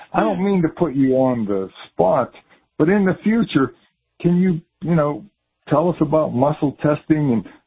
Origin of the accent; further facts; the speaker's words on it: Pennsylvania, United States; I'm from Western Pennsylvania.